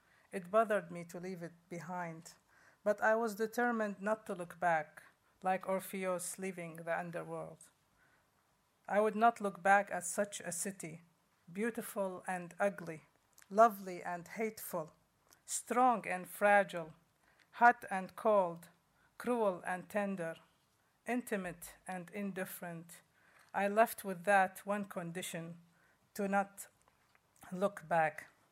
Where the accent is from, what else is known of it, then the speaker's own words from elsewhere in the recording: Baghdad, Baghdad Governorate, Iraq; moved away as an adult; I came from Baghdad in... I left in 95, stayed about a year in Amman, Jordan, and then arrived here. It was my 31st birthday when the plane carried me to the new land